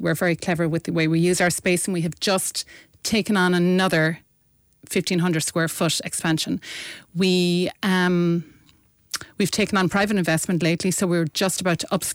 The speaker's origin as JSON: {"language": "English", "region": "Munster", "country": "Ireland", "said": "I'm from Cork. I'm from a dairy farm in Cork"}